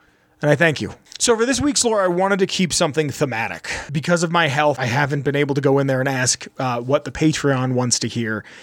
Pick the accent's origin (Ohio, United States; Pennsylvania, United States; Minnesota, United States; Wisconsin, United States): Pennsylvania, United States; Also, just because I'm from Pennsylvania, I feel like I need to mention Raven Rock, where the president is in southern Pennsylvania.